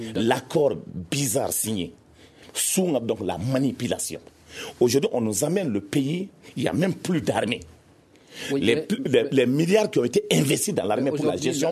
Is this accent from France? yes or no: no; Bankas, Mopti, Mali; Parce que je suis de Bankas, je sais ce qui se passe sur la route.